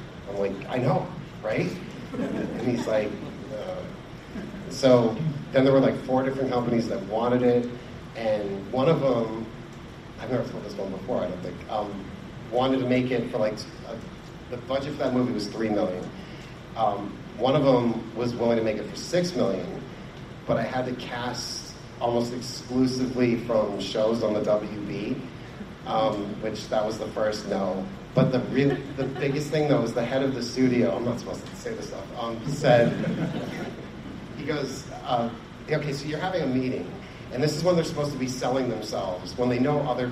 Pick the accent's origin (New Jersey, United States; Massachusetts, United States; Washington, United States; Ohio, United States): Massachusetts, United States; Holliston; So I grew up in Massachusetts, a town called Holliston, which is like 45 minutes outside of Boston.